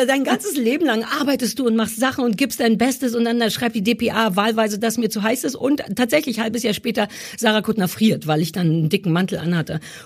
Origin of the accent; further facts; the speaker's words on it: East Germany, Germany; Ich bin Ossi.